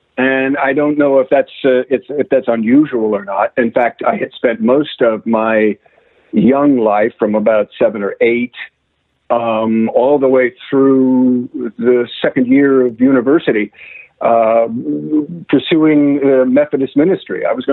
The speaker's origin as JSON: {"language": "English", "town": "Binghamton", "region": "New York", "country": "United States", "said": "Well, I'm from the East Coast. I'm from a megalopolis called Binghamton, New York, which is it's a nice little town."}